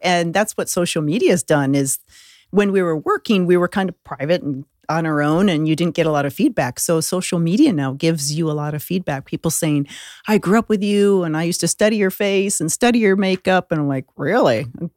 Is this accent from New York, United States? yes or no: yes; Buffalo, New York, United States; Outside of Buffalo.